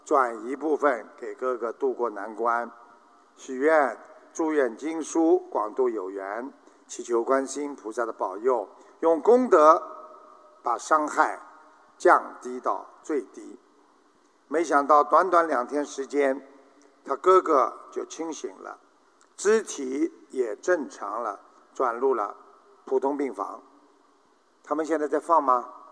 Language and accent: Chinese; Rizhao, Shandong, China; 我来自中国山东省日照市